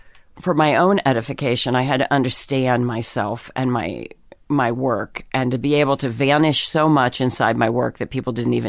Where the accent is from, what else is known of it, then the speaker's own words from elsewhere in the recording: Pennsylvania, United States; In Pennsylvania.